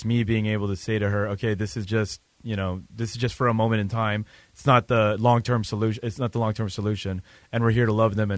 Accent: United States; I'm an American, anything that would make an American uncomfortable

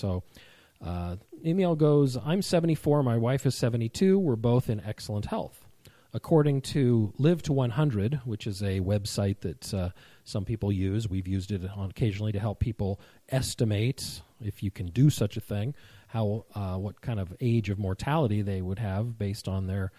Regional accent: Georgia, United States; While my name isn't George, I'm originally from Georgia.

